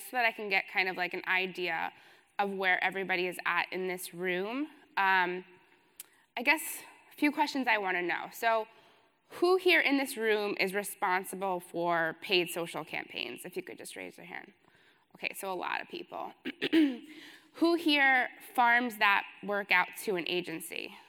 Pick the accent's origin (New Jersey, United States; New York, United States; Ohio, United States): New York, United States; New York City; I'm from New York City, so it feels like it's, 11 o'clock for sure.